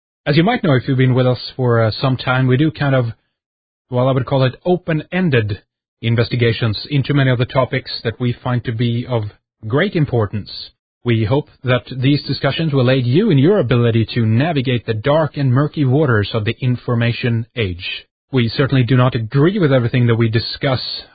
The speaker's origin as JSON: {"language": "English", "country": "Sweden", "second_language": "English", "said": "from Sweden, Scandinavia, once the land of the Goths."}